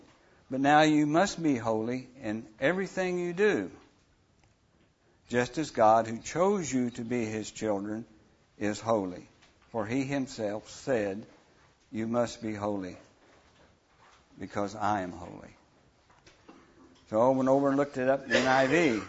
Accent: Guthrie, Oklahoma, United States; I'm from Guthrie, Oklahoma, the garden spot of Oklahoma.

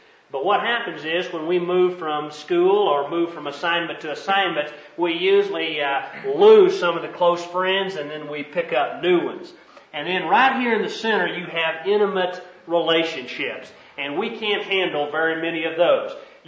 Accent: the South, United States; Now, I'm from the South, and I spent a good bit of time down in Oklahoma, and one of the things about the people in the South is they talk fast.

